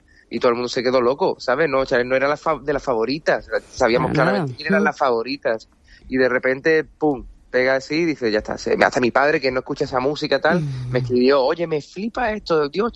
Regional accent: Cádiz, Andalusia, Spain; yo soy muy sinvergüenza, soy muy de Cádiz, como quien dice

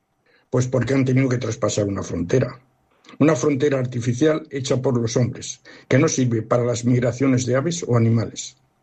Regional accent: Spain; born there; now in Alfaz del Pi, Spain; Llevo viviendo en Alfaz del Pi 45 años, pero mi origen está en la España vaciada. Nací en Betemarván, un pueblecito de difícil pronunciación.

